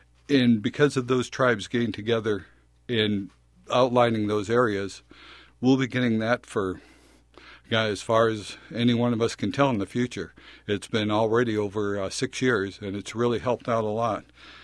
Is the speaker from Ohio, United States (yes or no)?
yes; Cleveland, Ohio, United States; moved away as an adult; now in Alaska, United States; I've been in Alaska since 1971, a little over 40 years. And I moved here from Cleveland, Ohio. This is my first job right out of college and just forgot to leave.